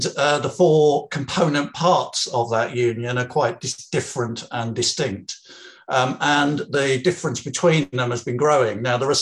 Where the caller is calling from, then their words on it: Glasgow, Scotland, United Kingdom; also born or lived in England; I'm speaking from Glasgow, although I've only lived here for 5 years, as you can tell from my accent.